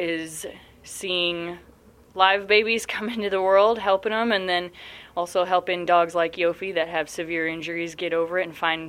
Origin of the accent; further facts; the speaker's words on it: Van Meter, Iowa, United States; I am originally from the Van Meter area.